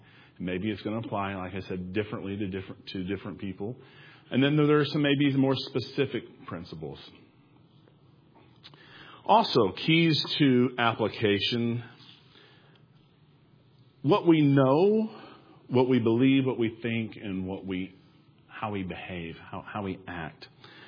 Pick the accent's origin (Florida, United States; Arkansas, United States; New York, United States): Arkansas, United States; Worden is the church that we grew up in Arkansas, that we had this discussion.